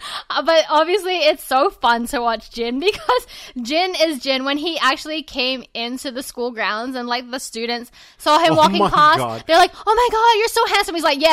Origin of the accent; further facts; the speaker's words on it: Australia; I don't even know the 50 states. I don't know the presidents. Because, I was brought up on Australian history